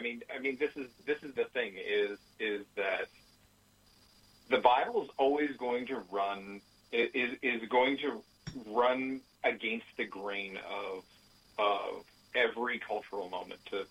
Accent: Canada; as a Canadian, I love that reference, by the way, so thank you.

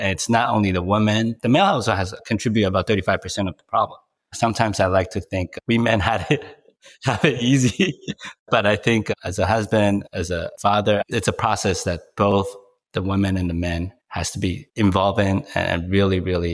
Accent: Taiwan; moved away as an adult; also born or lived in Hong Kong; now in United States; I was born in Hong Kong and raised in Taiwan and moved to the US for college.

